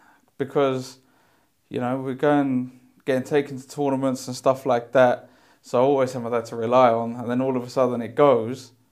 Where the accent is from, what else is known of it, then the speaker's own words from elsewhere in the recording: Jamaica; And I said, because I'm Jamaican. I said, because I'm black, like this.